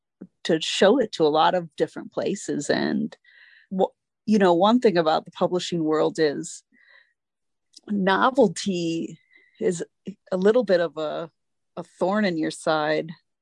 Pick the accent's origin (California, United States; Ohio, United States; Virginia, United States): Virginia, United States; this book explores my childhood growing up in Northern Virginia, where I played soccer by different battlefields